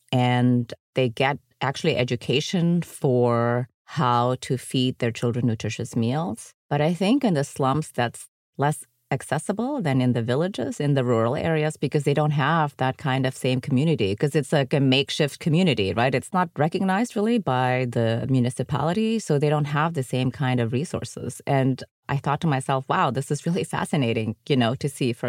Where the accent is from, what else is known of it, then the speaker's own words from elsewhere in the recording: Germany; So because I grew up in Germany, I go to Germany a lot.